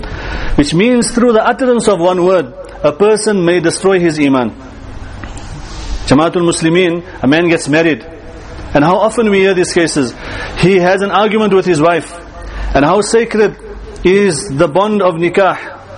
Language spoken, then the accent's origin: English; Bosmont, Gauteng, South Africa; We know in our community, I'm from Bosmont. Those who know me know I'm from this community.